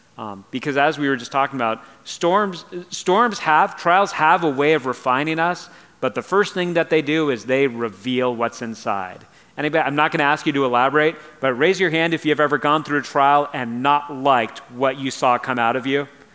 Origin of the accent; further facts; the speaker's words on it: California, United States; now in Oregon, United States; When I was getting ready to move up, people were warning me. They're like, it rains a lot. And as a Californian, I was like, I like the rain.